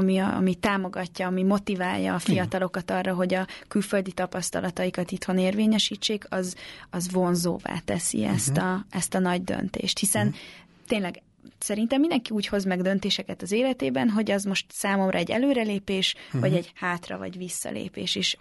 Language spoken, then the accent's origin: Hungarian; Hungary; Mint magyar, tehát hogy azért, mert magyar vagyok.